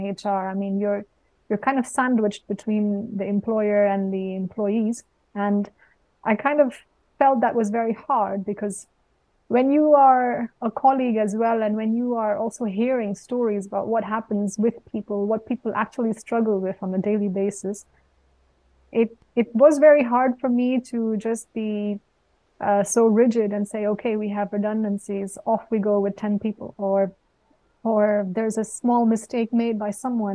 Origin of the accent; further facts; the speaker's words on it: Suriname; moved away as an adult; also born or lived in England; I grew up in South America. I'm of Indian heritage. I grew up in a small former Dutch colony called Suriname. And I spent 27 years there. And when I turned 28, I decided to go for a master's degree in England.